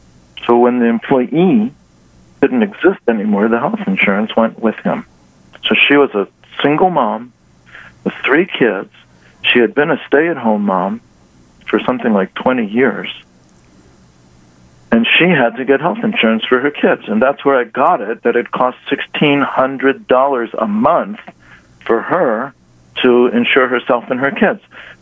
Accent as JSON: {"language": "English", "country": "United States", "tie": "born there", "said": "I am very blessed and fortunate that I was born in the United States."}